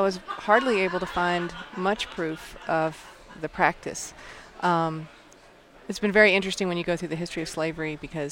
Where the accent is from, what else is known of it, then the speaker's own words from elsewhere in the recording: Birmingham, Alabama, United States; born there; I was born in Birmingham in 1963, in the summer of 1963